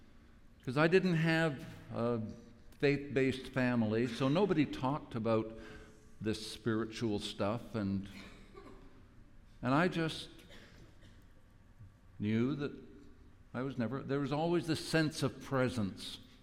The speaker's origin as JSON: {"language": "English", "town": "Winnipeg", "region": "Manitoba", "country": "Canada", "said": "Now you understand, I come from Winnipeg."}